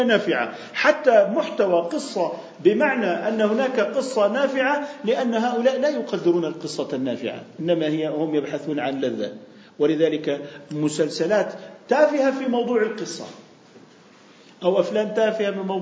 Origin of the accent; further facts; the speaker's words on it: Jordan; احتسب تجارة الدخان عندنا بالأردن سنة 2010